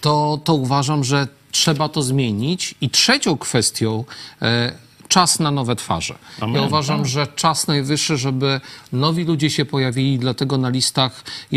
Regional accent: Lublin, Lublin Voivodeship, Poland; bo generalnie ja mieszkam w Lublinie, pochodzę z Lublina

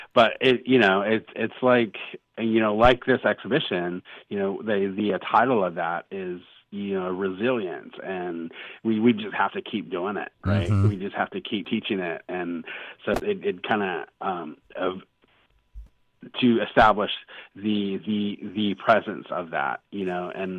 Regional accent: United States; first language Navajo; English is a second language; Being Navajo, that was my first language, and it really informs a lot of what I do with my composing

